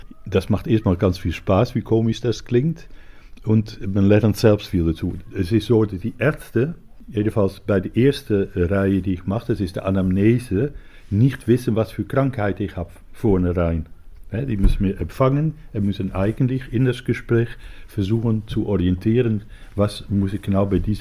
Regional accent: Amsterdam, North Holland, Netherlands; German is a second language; now in Hannover, Germany; vor dass ich dann nach Hannover gekommen bin. Und ich komme aus Amsterdam.

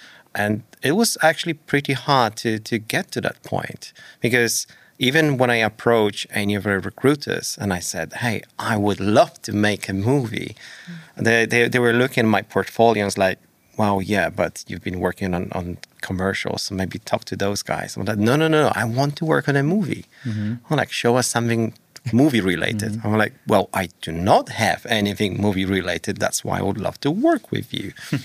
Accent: Poland; English is a second language; also born or lived in Australia; now in Canada; Because I'm from Poland. She grew up in New Zealand. We met in Australia, and therefore we live in Canada.

